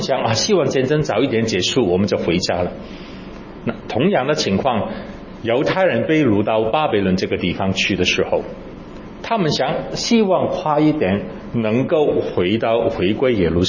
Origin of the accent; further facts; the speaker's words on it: Hong Kong; 其实我在香港成长呢，80年代的时候我年纪很小